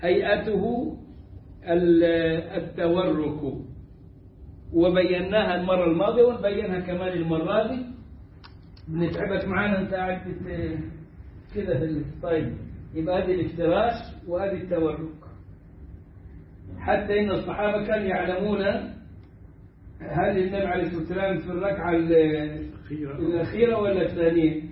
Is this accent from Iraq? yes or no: no; Egypt